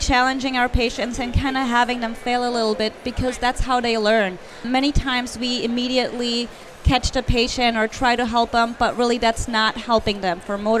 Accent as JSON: {"language": "English", "region": "Vermont", "country": "United States", "said": "Although, you know, I'm from Vermont, and I don't know how people down here do it with this humidity thing."}